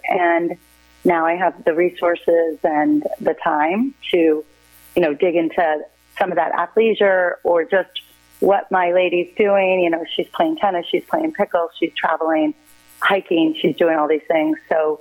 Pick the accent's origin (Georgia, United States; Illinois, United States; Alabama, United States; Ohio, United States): Georgia, United States; Augusta; born there; Fun fact, I was born in Augusta, Georgia, but which is like I only lived there a couple of years